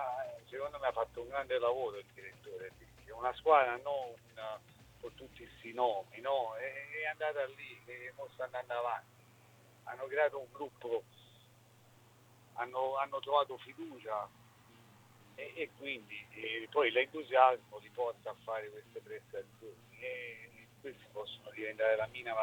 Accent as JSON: {"language": "Italian", "town": "Foggia", "region": "Apulia", "country": "Italy", "tie": "born or raised there", "said": "io sono di Foggia, sono nativo di Foggia, quindi conosco i tifosi foggiani"}